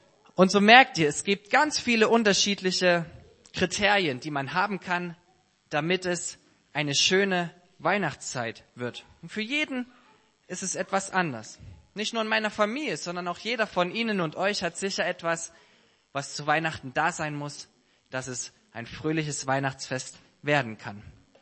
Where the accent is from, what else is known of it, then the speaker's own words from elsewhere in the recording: Saxony, Germany; Ich komme aus dem Erzgebirge